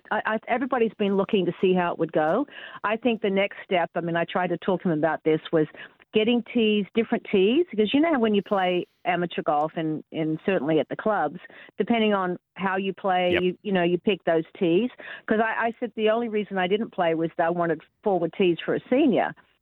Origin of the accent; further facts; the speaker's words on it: Sydney, New South Wales, Australia; So it was really fun to be in my hometown in Sydney.